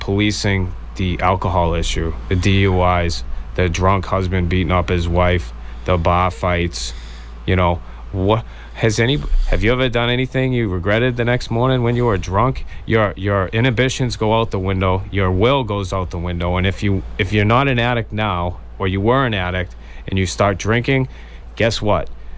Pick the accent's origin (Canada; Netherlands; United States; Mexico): United States; Hingham, Massachusetts; because originally I'm from Hingham.